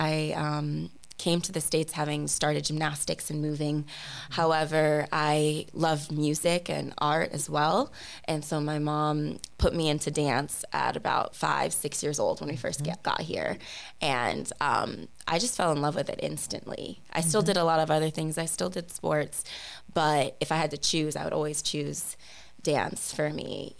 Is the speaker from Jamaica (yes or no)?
no; Uganda; brought a lot of culture home with us and a lot of Ugandan values within our family. And I have older sisters who are also born and raised in Uganda.